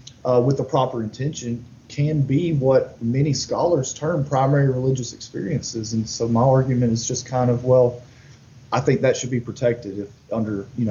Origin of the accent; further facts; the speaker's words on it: Marshall, Texas, United States; I'm from Marshall, Texas, and it's a small town in Northeast Texas, but there's a federal district courthouse there, and it was a big hub for asbestos litigation for a very long time.